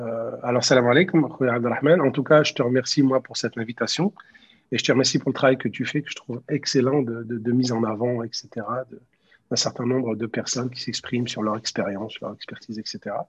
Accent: Auvergne-Rhône-Alpes, France; J'ai grandi en Auvergne, où j'ai fait mes études. J'ai fait des études scientifiques à l'université, à la faculté de sciences de Saint-Étienne. Après, je suis monté à Paris

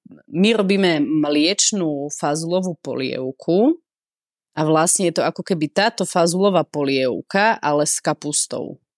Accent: Prešov Region, Slovakia; born there; Tým, že ja som rodená Tatranka, tak zase až tak ďaleko som nešla.

